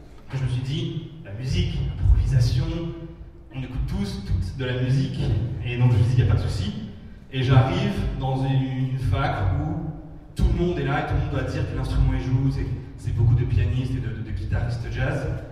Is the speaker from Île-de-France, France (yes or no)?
yes; Sarcelles, Île-de-France, France; là où j'ai grandi à Sarcelles, que certaines personnes connaissent, c'est une banlieue du 95, qui est vraiment connue pour des choses pas très, voilà, pas très bien